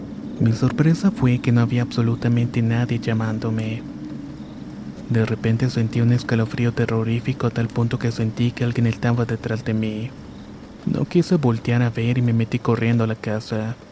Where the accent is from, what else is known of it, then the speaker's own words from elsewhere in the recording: Rayones, Nuevo León, Mexico; now in Montemorelos, Mexico; Esto me pasó en un pueblito cerca de Monte Morelos donde vivo actualmente. Aunque mi familia y yo somos originarios de Rayones, Nuevo León.